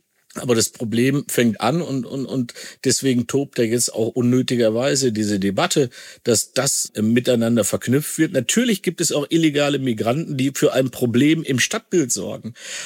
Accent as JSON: {"language": "German", "region": "North Rhine-Westphalia", "country": "Germany", "said": "ich komme aus dem Kern-Ruhr-Gebiet"}